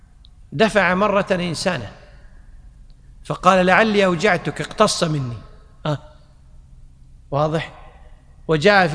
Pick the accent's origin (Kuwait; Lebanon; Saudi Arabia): Kuwait; يعني عندنا بالكويت كلمة عامية يقولون قص الحق من نفسك